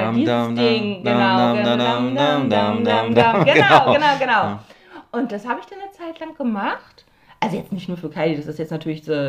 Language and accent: German; Berlin, Germany; ich bin in Heiligensee aufgewachsen.